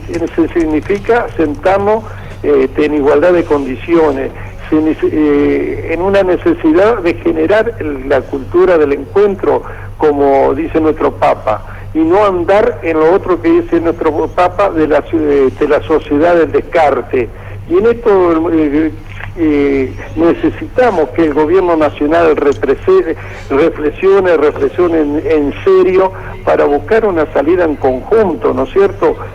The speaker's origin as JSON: {"language": "Spanish", "country": "Argentina", "said": "nosotros como argentinos"}